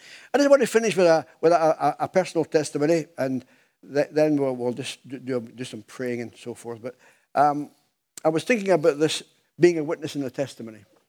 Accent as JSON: {"language": "English", "region": "Scotland", "country": "United Kingdom", "said": "Now, we are ordinary folks from Scotland. If God can use Scottish people, he can use anybody."}